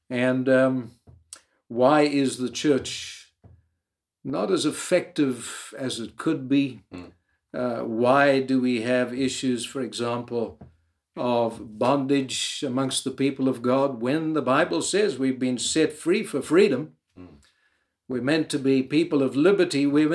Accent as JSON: {"language": "English", "country": "Ireland", "said": "I'm an Irish man with somewhat of a different accent, but I'm an Irish man nonetheless."}